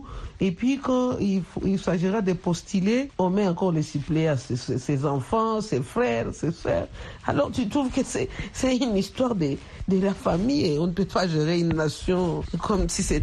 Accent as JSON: {"language": "French", "country": "DR Congo", "said": "moi, chez nous, en RD Congo, je n'ai jamais été d'accord avec tout ce qui se passe"}